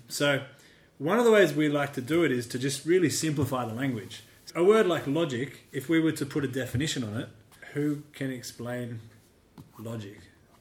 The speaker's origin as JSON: {"language": "English", "town": "Sydney", "region": "New South Wales", "country": "Australia", "tie": "born or raised there", "said": "I grew up in Sydney. Very different upbringings, right?"}